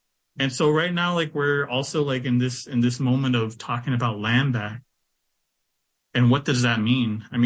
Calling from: Minneapolis, Minnesota, United States; Right now I'm calling in from Dakota lands out here in so-called Minneapolis.

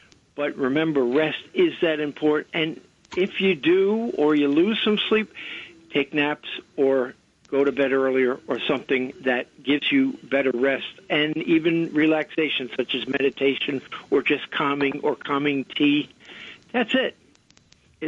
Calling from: Brentwood, New York, United States; Yes, I'm from Brentwood, Long Island.

